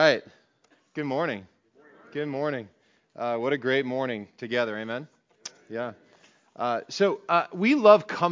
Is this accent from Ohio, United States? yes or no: no; Wisconsin, United States; also born or lived in Kansas; I grew up in Wisconsin, but you know, when we came back, I remember being at different events and people would talk about salad. And in Kansas, you know, when we were there for 11 years